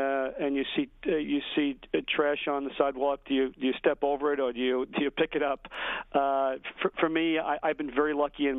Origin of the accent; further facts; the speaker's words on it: New York, United States; help the only state that I've ever called my home state, which is in crisis.